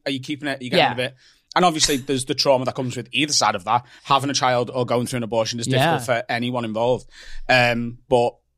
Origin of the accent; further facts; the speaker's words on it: Liverpool, North West England, United Kingdom; I'm from Liverpool.